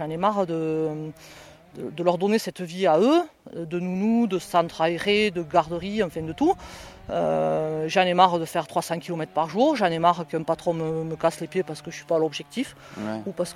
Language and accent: French; Occitanie, France; je suis issu d'une exploitation agricole du Nord Aveyron, donc de l'Aubrac.